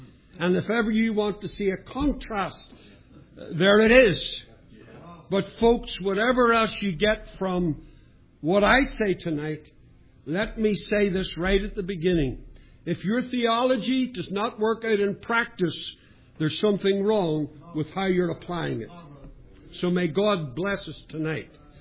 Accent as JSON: {"language": "English", "town": "Duncan", "region": "Oklahoma", "country": "United States", "said": "And they're absolutely amazed when I tell them, \"I'm from Duncan, Oklahoma.\""}